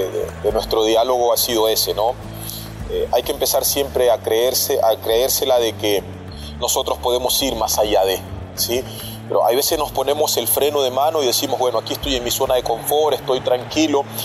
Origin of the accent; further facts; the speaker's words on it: Ecuador; hoy como representante de los y las futbolistas en mi país, como lo es el gremio de los futbolistas ecuatorianos